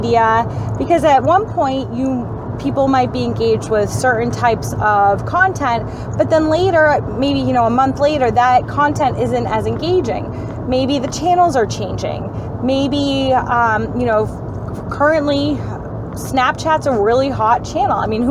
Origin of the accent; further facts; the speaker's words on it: New England, United States; I'm from New England, and the Patriots will put up content from what's going on with the players of the Patriots.